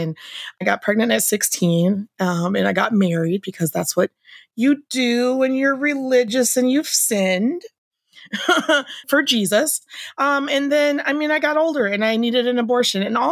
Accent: Midwest, United States; I was actually growing up in the Midwest. I grew up with the white side of my family, and they were very religious.

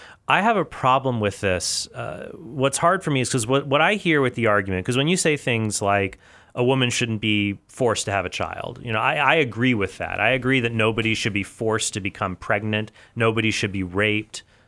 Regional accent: Southwest, United States; Now, I grew up in the Southwest, and there's a lot of meth labs, stuff like that.

